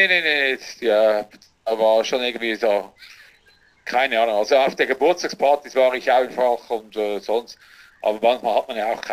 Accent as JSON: {"language": "German", "town": "Würenlos", "region": "Aargau", "country": "Switzerland", "tie": "born there", "said": "Ja gut, ich müsste eigentlich sagen, da wo ich geboren bin, Würenlos. Nee. Würenlos an der Limmat."}